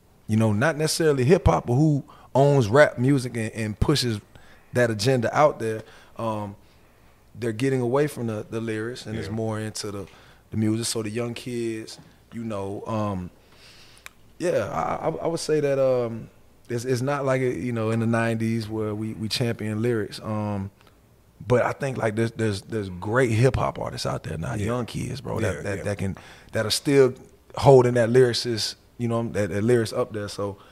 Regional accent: Florida, United States; I'm from South Florida, right?

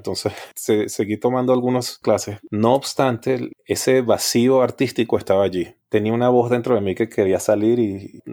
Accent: Caracas, Capital District, Venezuela; Daniela y el mío somos oriundos de Venezuela, originalmente del área de Caracas. Y en Caracas yo tuve la oportunidad de estudiar teoría musical por 12 años.

